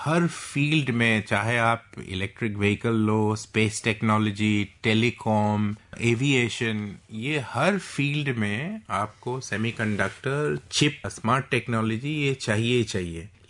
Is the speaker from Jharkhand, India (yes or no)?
no; Assam, India; मैं आपको पता है मैं असम से आता हूँ